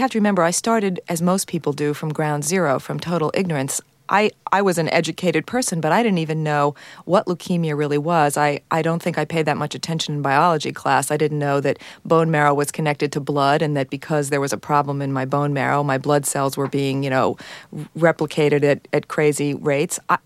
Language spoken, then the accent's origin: English; New York, United States; And I'm a New Yorker, so that was a big decision.